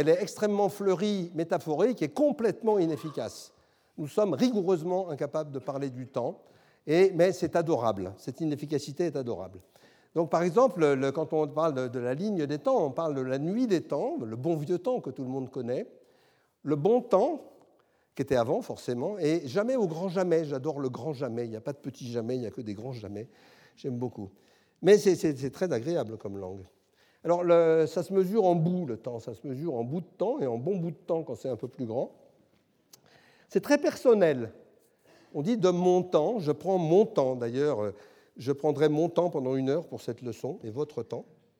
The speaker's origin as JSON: {"language": "French", "region": "Southern France", "country": "France", "said": "Et puis chez nous, dans le Sud, on dit, quand on a raté un train et qu'on attend le suivant, on a le temps de tuer un âne à coups de figue."}